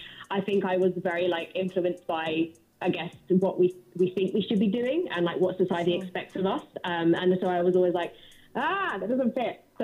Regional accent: Brighton, South East England, United Kingdom; also born or lived in Nottingham; now in London, United Kingdom; I was born and raised in Brighton and then went to uni in Nottingham.

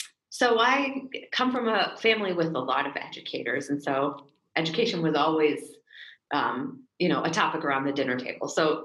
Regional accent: California, United States; That was in my hometown in California

